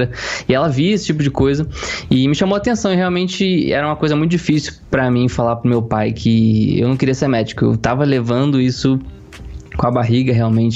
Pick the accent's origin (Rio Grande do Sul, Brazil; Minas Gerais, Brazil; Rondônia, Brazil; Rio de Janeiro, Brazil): Rio de Janeiro, Brazil; accent: carioca; now in São Paulo, Brazil; A gente tinha o nosso playground maravilhoso, que era a cidade do Rio de Janeiro, né? Hoje eu moro em São Paulo, mas eu sou carioca. Muitas pessoas devem perceber pelo sotaque. Meu sotaque já tá meio misto